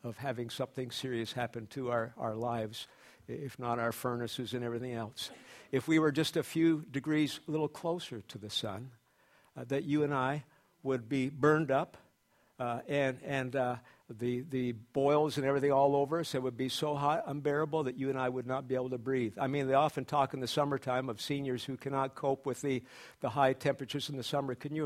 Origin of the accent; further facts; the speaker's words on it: Oshawa, Ontario, Canada; I was raised in Oshawa, and I was quite a rebel in Oshawa.